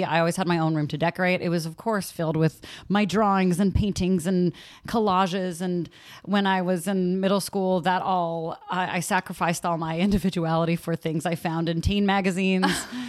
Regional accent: San Leandro, California, United States; also born or lived in Castro Valley; I went to Castro Valley High School in Castro Valley. I grew up in San Leandro and Castro Valley. These places, for reference, are close to, I would say, Oakland

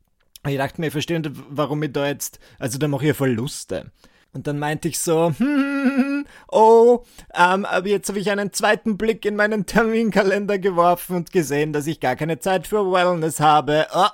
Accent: Müllendorf, Burgenland, Austria; wie man wahrscheinlich in meiner Heimatgemeinde Müllendorf im Burgenland sagt.

